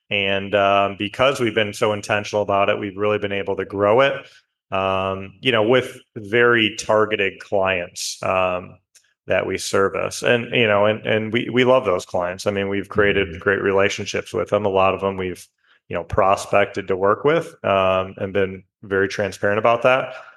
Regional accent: Grosse Pointe, Michigan, United States; So yeah, I grew up in Michigan. I've been in Michigan my whole life, born and raised in a city called Grosse Pointe, which is just north of Detroit.

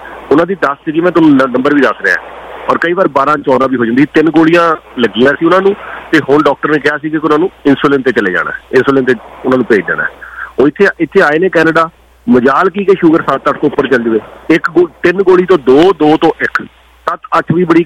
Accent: Bham, Punjab, India; ਸਾਡਾ ਪਿੰਡ ਭਾਮ ਹੈ ਜੇ ਮੈਨੂੰ ਭਾਮ ਦੀ ਕੋਈ ਯਾਦ ਹੈਗੀ ਆ ਸਭ ਤੋਂ ਸਟਰੋਂਗ ਯਾਦ ਹੈ ਛੋਟੇ ਹੁੰਦੇ ਦੀ

